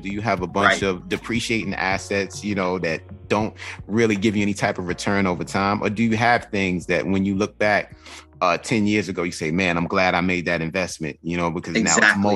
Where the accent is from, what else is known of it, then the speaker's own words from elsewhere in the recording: Queens, New York, United States; Like I grew up in South Jamaica, Queens. And the era I grew up in was the crack era, it was the 80s.